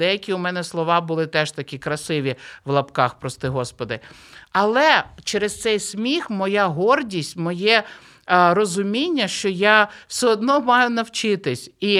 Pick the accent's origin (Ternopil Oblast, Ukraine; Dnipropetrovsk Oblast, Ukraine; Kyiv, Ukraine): Kyiv, Ukraine; Я виросла в Києві, жила, народилася, ні, спочатку народилася, потім виросла і потім жила в Києві.